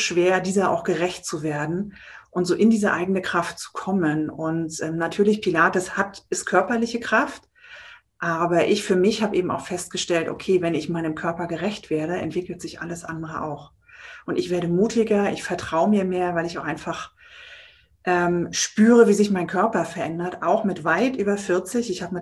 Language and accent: German; Germany; born or raised there; now in Berlin, Germany